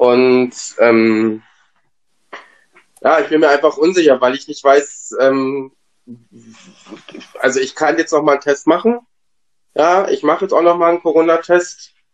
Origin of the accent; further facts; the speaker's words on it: Thuringia, Germany; Ich meine, ich komme aus Thüringen. Ich bin es gewohnt, so Schnee zu haben und Schnee zu sehen und auch zu Weihnachten.